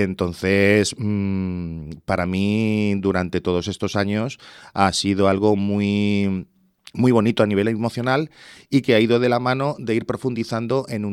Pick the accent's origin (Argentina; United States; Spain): Spain; Valdepeñas, Castilla-La Mancha; now in Lucena, Spain; yo vengo de la provincia de Ciudad Real, yo soy natural de Valdepeñas, al sur de la Mancha. Yo no conocía Lucena hasta que vine a desempeñar mi labor como profesor al conservatorio